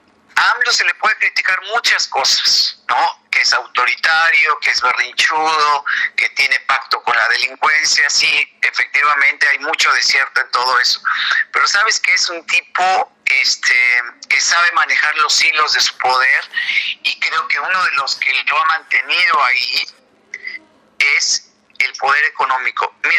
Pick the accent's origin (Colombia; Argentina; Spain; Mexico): Mexico; now in Uruguay; cuando yo me vine de México hacia Uruguay, el dólar estaba en 20.